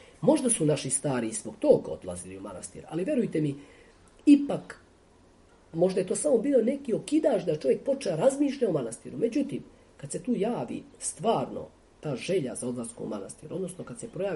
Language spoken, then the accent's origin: Serbian; Šumadija and Western Serbia, Serbia; svo svoje neko detinjstvo tu proveo u Dragačevu, a tu je Ovčarsko-Kablanska klisura, 9 manastira nam bilo u krugu. Moja kasnija veza školovanje je bilo u Beogradu.